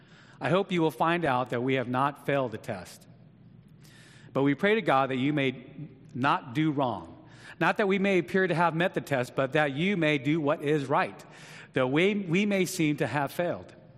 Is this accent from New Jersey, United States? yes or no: yes; Newark, New Jersey, United States; Now, you know, growing up in Newark, some of you guys might know this name, Ron Johnson.